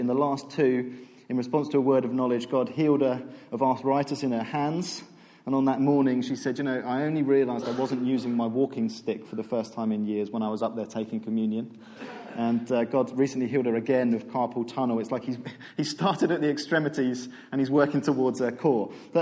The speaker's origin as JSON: {"language": "English", "town": "Godalming", "region": "South East England", "country": "United Kingdom", "tie": "born or raised there", "lives_now": "Basingstoke, United Kingdom", "said": "I grew up in Godalming, and then I met my wife and we moved to Woking, and now I'm in Basingstoke."}